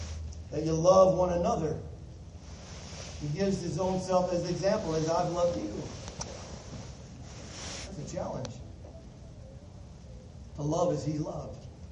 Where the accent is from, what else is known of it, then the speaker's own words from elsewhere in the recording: Muskegon, Michigan, United States; Growing up in Muskegon, Michigan, our kitchen table had a window like